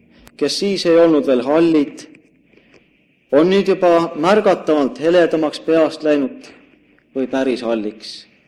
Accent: Saare County, Estonia; Sest ma olen saarlane ja ma jään saarlaseks ka edaspidi, siis kui ma lahkun siit, sellepärast, et mind suunatakse mujale.

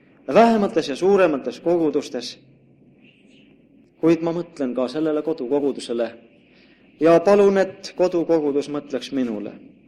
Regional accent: Saare County, Estonia; Sest ma olen saarlane ja ma jään saarlaseks ka edaspidi, siis kui ma lahkun siit, sellepärast, et mind suunatakse mujale.

